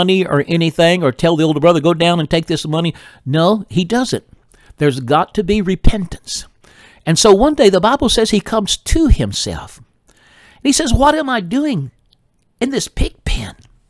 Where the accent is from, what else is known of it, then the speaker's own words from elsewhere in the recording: Texas, United States; Or I grew up in North Texas back in the, I was born in 1947.